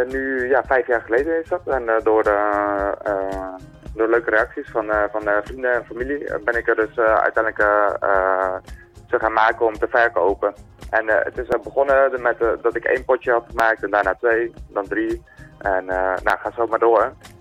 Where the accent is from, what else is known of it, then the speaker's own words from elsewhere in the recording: Amsterdam, North Holland, Netherlands; Ik kom zelf natuurlijk uit Amsterdam.